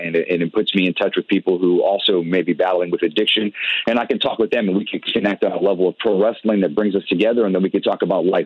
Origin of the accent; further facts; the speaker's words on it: Providence, Rhode Island, United States; I'm from Providence, Rhode Island.